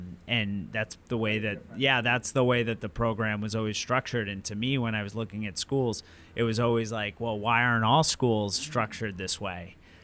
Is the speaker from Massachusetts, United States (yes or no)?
yes; Swampscott, Massachusetts, United States; now in New York, United States; Little suburb, very, very closed off community, Swampscott, Massachusetts.